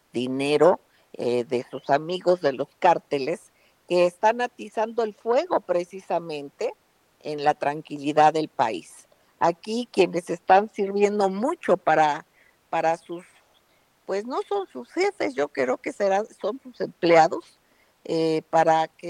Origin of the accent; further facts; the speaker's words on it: Mexico; esto a mí como mexicana me indigna mucho.